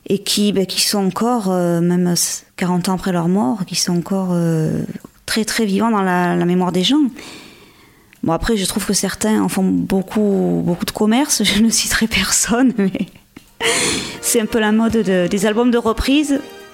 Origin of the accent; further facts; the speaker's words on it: Provence-Alpes-Côte d'Azur, France; now in Vendée, France; Alors, moi, je suis en Vendée depuis 4 ans maintenant. Je viens des Hautes-Alpes. À l'origine, et je suis venue là à la base pour un concert caritatif après la tempête Xynthia en 2010